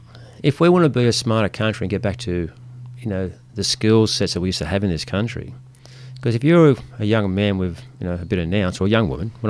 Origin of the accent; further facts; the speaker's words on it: Ulladulla, New South Wales, Australia; when I grew up in Ulladulla, I started this business.